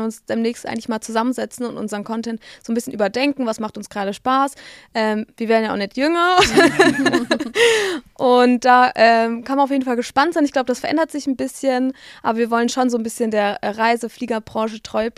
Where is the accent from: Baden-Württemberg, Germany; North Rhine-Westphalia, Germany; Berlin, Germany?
Baden-Württemberg, Germany; wir kommen ja aus dem Schwabenland